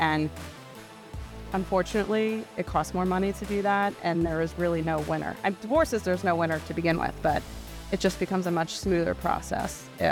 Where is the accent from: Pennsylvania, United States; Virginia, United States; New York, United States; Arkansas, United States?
Pennsylvania, United States; So I did grow up here. I was born and raised in Bucks County.